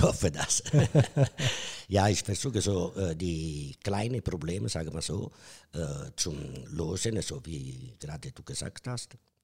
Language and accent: German; Italy; German is a second language; moved away as an adult; now in Germany; Ich komme aus Italien. Ich bin hier seit 93 in Deutschland